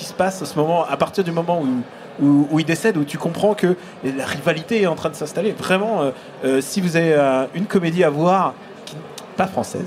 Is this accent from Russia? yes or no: yes; Russia; En tant que russe, j'ai quand même une petite nostalgie pour tous les films des années 80